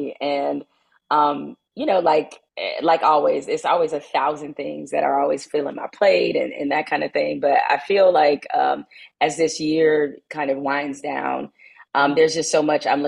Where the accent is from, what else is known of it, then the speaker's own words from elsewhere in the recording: Detroit, Michigan, United States; growing up in Detroit, growing up in poverty